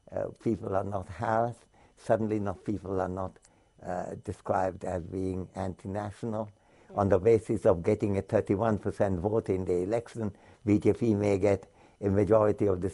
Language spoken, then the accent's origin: English; India; as an Indian citizen who stand in queue in every country try to go into because of my citizenship for a long, long queue.